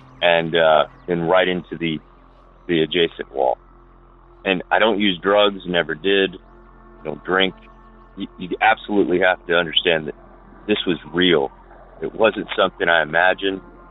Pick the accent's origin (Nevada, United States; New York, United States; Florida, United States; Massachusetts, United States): Florida, United States; Bradenton; I'm 42 now. I grew up in Bradenton, Florida. I lived just down the street from the marina there.